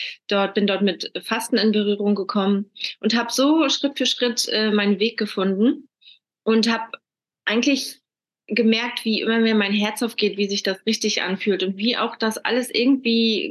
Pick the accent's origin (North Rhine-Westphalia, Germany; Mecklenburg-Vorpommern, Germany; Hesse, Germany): Mecklenburg-Vorpommern, Germany; ich bin aufgewachsen im Restaurant meiner Eltern da in Mecklenburg